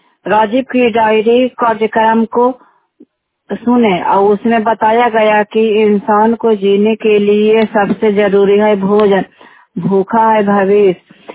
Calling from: Hilsa, Bihar, India; और मैं हिलसा ब्लॉक से बोल रही हूँ

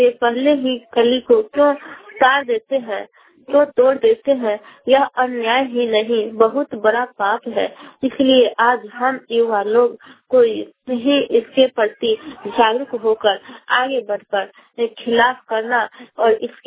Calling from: Samastipur, Bihar, India; मैं ग्राम वाणी क्लब समस्तीपुर से … बोल रही हूँ।

